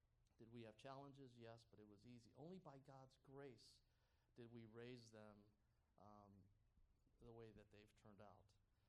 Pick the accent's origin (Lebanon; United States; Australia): United States; Detroit, Michigan; I'm a Mexican from Detroit, but didn't matter.